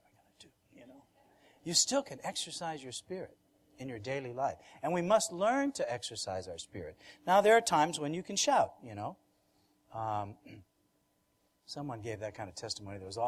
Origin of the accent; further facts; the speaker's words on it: New York, United States; I'm from New York.